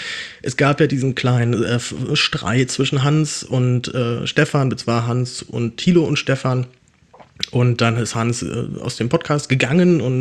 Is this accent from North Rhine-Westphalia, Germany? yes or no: no; Berlin, Germany; aber als Berliner hält mich echt in der Großstadt echt so gar nichts an Silvester.